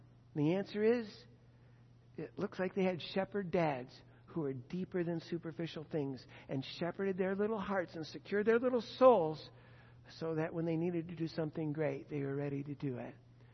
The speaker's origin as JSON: {"language": "English", "region": "the South", "country": "United States", "said": "where, of course, we come from the South and we go camping on Eastern Shore."}